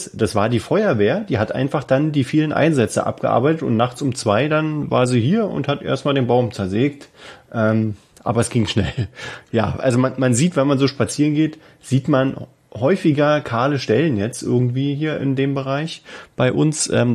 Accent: Berlin, Germany; wir sind ja Berliner.

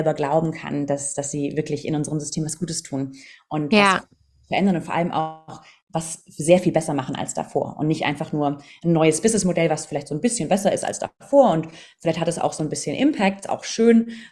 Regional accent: Southern Germany, Germany; also born or lived in London; ich bin aus dem Süden von Deutschland, eigentlich Chemikerin.

